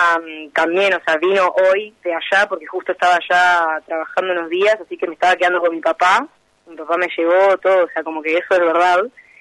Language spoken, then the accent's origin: Spanish; Neuquén, Argentina; also born or lived in Buenos Aires; yo nací en Buenos Aires, toda mi familia materna es de Neuquén, así que siempre viajé para allá, para Neuquén.